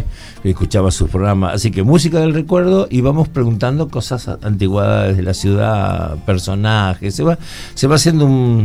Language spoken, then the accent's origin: Spanish; Las Flores, Buenos Aires Province, Argentina; moved away as an adult; para mí es un honor estar acá en Las Flores, en mi patria chica, que amo, que nunca dejé de venir. Me fui en marzo de 1983